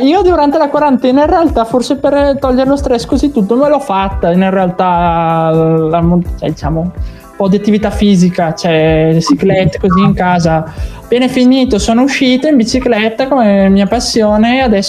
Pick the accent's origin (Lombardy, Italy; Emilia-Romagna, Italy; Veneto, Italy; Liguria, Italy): Lombardy, Italy; Bergamo; perché essendo bergamasco quindi lo conosco